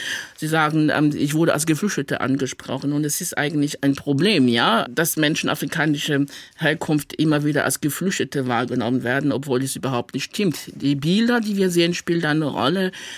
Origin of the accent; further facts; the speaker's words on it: Cameroon; now in Germany; Ich bin in Kamerun geboren und dort auch aufgewachsen und ich freue mich auf jeden Fall auch, meine Wurzel dort zu haben. Ich sage aber auch ganz klar, ich lebe hier in Deutschland seit mehr als 28 Jahren. Mein Lebensmittelpunkt ist hier in Deutschland. Ich lebe in Freiburg